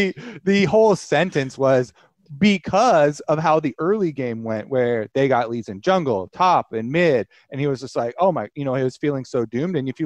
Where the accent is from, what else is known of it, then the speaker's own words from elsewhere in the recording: California, United States; East Bay Nick, I am also from the Bay.